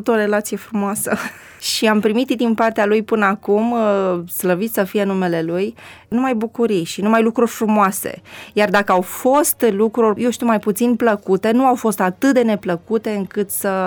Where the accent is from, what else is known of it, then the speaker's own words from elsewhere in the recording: Mărgău, Cluj County, Romania; born there; Mărgău este un sat foarte mic și pitoresc din Munții Apuseni, de la Huiedin, care este un orășel mic între Cluj și Oradea. Se mai merge aproximativ 20 de kilometri până în Mărgău și m-am născut